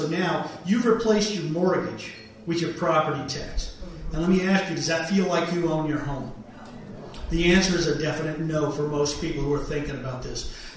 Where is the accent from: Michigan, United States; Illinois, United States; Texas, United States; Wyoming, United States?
Wyoming, United States; I'm from Natrona County, House District 35.